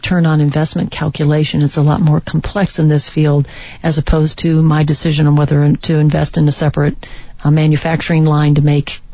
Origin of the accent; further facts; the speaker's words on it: New England, United States; now in Arizona, United States; we're a transplant from New England coming here to Arizona